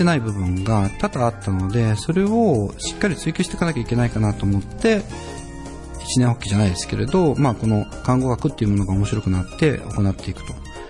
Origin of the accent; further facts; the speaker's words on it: Aichi, Japan; 三河地区になります。